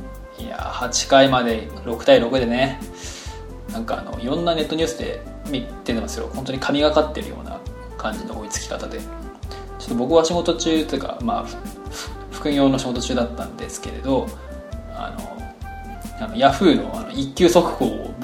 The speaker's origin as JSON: {"language": "Japanese", "town": "Sendai", "region": "Miyagi", "country": "Japan", "lives_now": "Tokyo, Japan", "said": "僕もあの仙台に帰ったんですけど"}